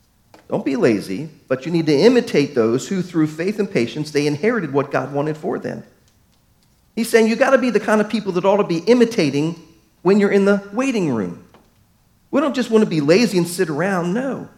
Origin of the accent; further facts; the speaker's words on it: Baltimore, Maryland, United States; Now, many of you know I'm from Baltimore.